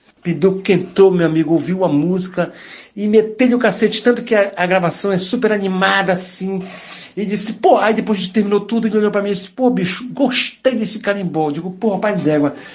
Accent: Vigia de Nazaré, Pará, Brazil; foi a minha cidade natal. Vigia de Nazaré foi uma cidade que é do interior do estado do Pará, 80 quilômetros de Belém. É uma cidade extremamente cultural, musical

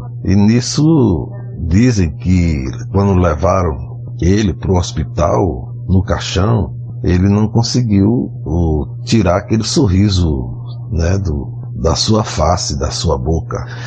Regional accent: Macau, Rio Grande do Norte, Brazil; born there; Macau, que é a nossa cidade onde eu nasci

